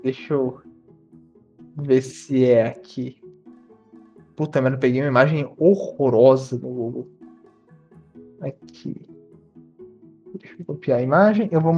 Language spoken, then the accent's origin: Portuguese; Rio Grande do Sul, Brazil; eu sou gaúcho, véi!